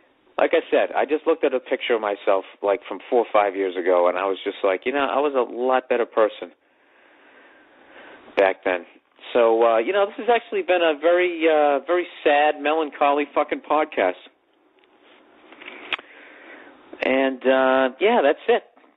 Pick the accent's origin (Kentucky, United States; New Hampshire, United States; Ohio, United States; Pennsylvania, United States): Kentucky, United States; We're from Kentucky and a little biased.